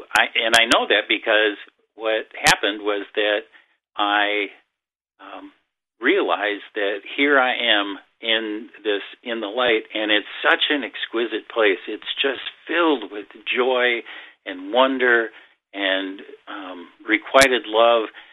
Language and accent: English; Minnesota, United States; I grew up in a small town in Minnesota, and I grew up in the Presbyterian tradition